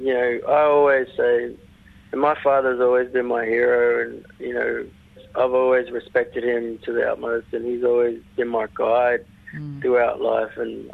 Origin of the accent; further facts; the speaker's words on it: Katherine, Northern Territory, Australia; Because I grew up in Katherine, in Northern Territory. It's a small town. It's, you know, when I was there, it was around roughly 10,000 people.